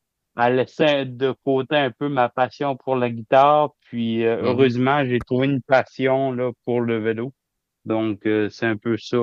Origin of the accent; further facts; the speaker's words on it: Chandler, Quebec, Canada; je suis originaire de Chandler, en Gaspésie. Présentement, j'ai 36 ans